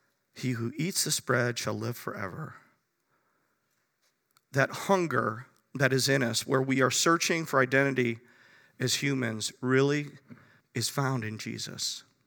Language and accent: English; Chicago, Illinois, United States; because I come from Chicago, and that's what we do really well with the Cubs and the Bears and now the Blackhawks